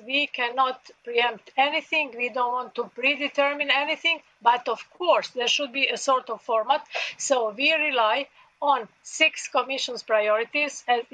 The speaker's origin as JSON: {"language": "English", "town": "Dubrovnik", "region": "Dubrovnik-Neretva County", "country": "Croatia", "tie": "born or raised there", "second_language": "English", "said": "start from Dubrovnik, from my hometown, because at that time Croatia was had the presidency of European Union"}